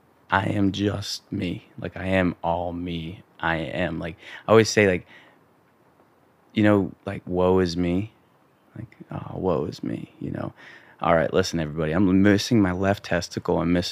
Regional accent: Montana, United States; so growing up in Montana, you know, boys' locker room, bringing the brown kid

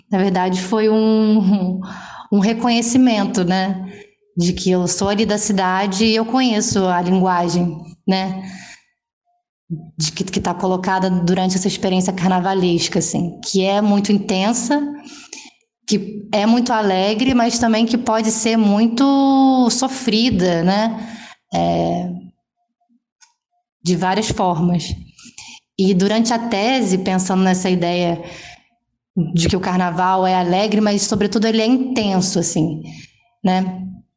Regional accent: Rio de Janeiro, Brazil; não, eu sou daqui, pô, eu sou do Meier.

